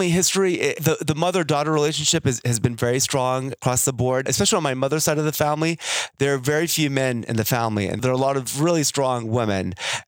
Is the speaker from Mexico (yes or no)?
no; Saudi Arabia; You know, I mentioned that we grew up in Saudi Arabia. This was in the 70s and the 80s.